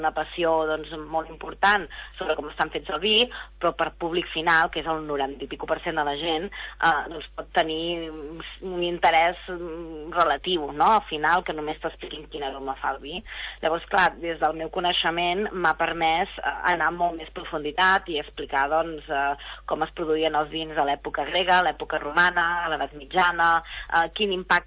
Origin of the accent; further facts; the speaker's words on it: Girona, Catalonia, Spain; Jo sóc originària de Girona, la meva família, però d'origen han viscut en diferents pobles de l'Empordà, per tant, és un territori meu molt conegut